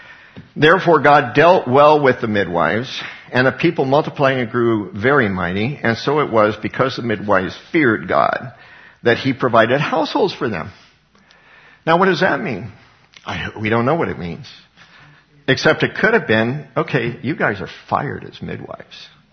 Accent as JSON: {"language": "English", "region": "Colorado", "country": "United States", "tie": "born or raised there", "said": "Just like Cassie Brunell in Columbine High School, my hometown"}